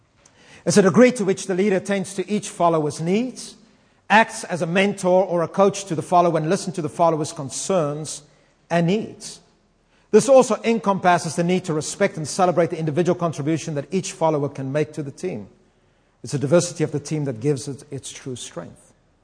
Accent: South Africa; It's very difficult for me. I come from South Africa, so I'm not always used to this.

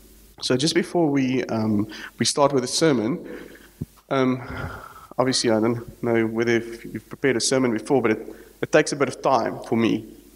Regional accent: Knysna, Western Cape, South Africa; and I come from Knysna, so you would have known the fires a few years back in Knysna.

